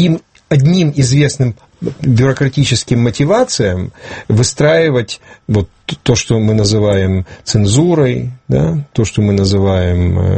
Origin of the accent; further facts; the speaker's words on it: Ukraine; first language Ukrainian; Russian is a second language; это мой родной язык, это моя культура